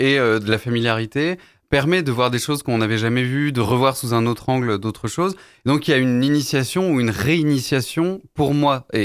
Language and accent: French; Clermont-Ferrand, Auvergne-Rhône-Alpes, France; je suis auvergnat et donc forcément, quand on parle de la terre de ses origines, la terre de ses ancêtres, la terre où on a grandi, la ville où on a grandi, Clermont en l'occurrence